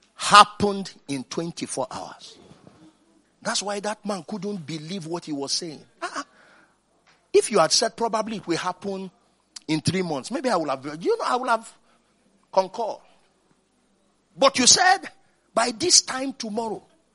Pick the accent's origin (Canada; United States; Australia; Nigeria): Nigeria; Kano; I remember, you know, I grew up in Kano.